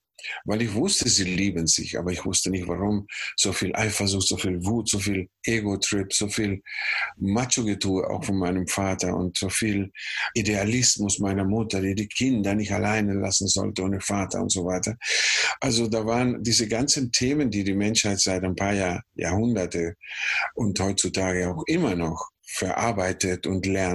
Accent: Valparaíso, Chile; Ja, Chile, wo ich geboren bin, war in der Nähe vom Meer.

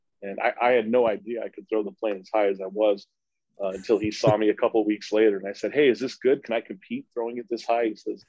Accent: Albuquerque, New Mexico, United States; I'm from Albuquerque, New Mexico. I've been flying gliders since I was 7 years old.

